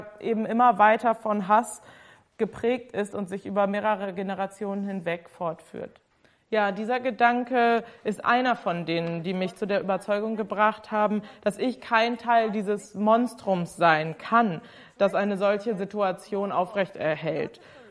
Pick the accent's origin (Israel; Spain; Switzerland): Israel; Tel Aviv, Tel Aviv District; mehr als ich jemals in meiner Kindheit in Tel Aviv davon mitbekommen habe